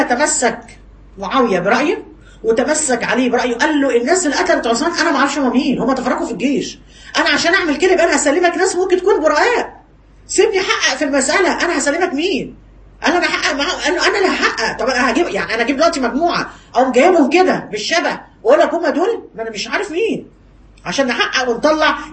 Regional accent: Egypt; زي ما حصل عندنا في مصر

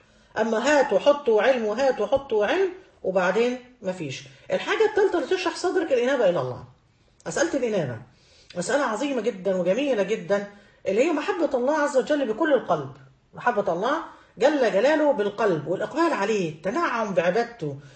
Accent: Egypt

